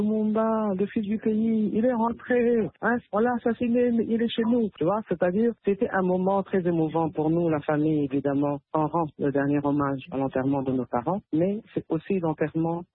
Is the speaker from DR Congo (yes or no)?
yes; DR Congo